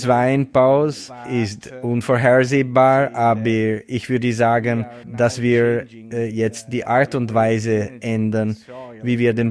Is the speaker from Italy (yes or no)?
yes; Italy; Ich bin Italiener. Also bin ich definitiv mit Fußball im Kopf aufgewachsen.